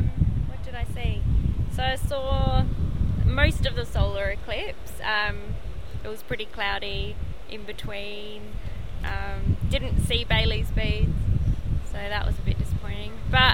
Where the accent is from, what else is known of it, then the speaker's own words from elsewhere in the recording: Adelaide, South Australia, Australia; So I'm from Adelaide.